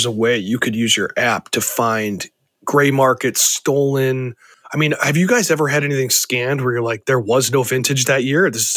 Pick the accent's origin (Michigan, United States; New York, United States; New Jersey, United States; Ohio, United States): Ohio, United States; now in California, United States; I'm from the Midwest, and being from Ohio, there is some wine in Ohio